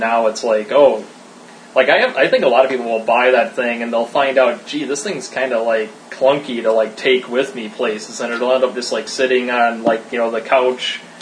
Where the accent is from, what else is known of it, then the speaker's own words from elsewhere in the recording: United States; I could be completely uninformed on a subject and say what I want because I'm an American.